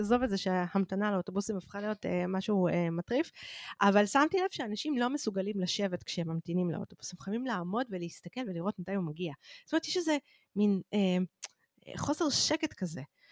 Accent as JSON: {"language": "Hebrew", "town": "Holon", "region": "Tel Aviv District", "country": "Israel", "tie": "born or raised there", "said": "כי אני גדלתי בחולון, והבילויים שלנו נחלקו לשניים"}